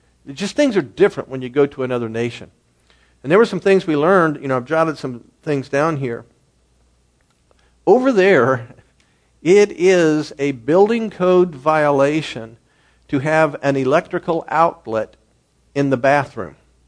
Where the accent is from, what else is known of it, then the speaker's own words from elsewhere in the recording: United States; I'm coming in from another country. I'm an American.